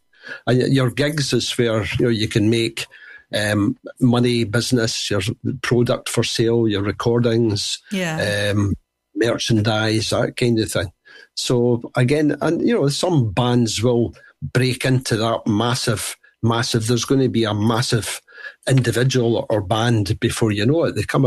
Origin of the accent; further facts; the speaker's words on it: Edinburgh, Scotland, United Kingdom; And you know, Edinburgh is my hometown.